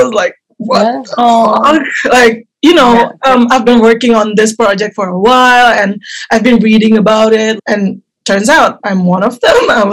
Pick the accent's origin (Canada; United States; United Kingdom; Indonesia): Indonesia; Jakarta; English is a second language; I grew up in Indonesia, Jakarta, and my environment is very religious and very conservative.